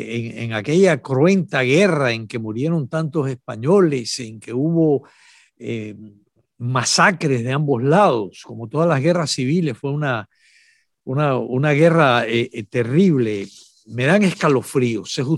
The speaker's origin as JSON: {"language": "Spanish", "country": "Cuba", "said": "Los cubanos éramos muy españoles, lo somos muy españoles en mi familia."}